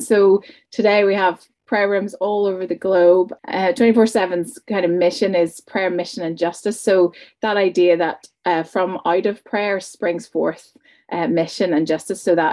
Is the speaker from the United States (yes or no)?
no; Belfast, Northern Ireland, United Kingdom; moved away as an adult; now in Dublin, Ireland; I am coming to you from Dublin today. So I grew up in Belfast, in East Belfast, then I moved down to Dublin to study, and I met my husband, and I never left.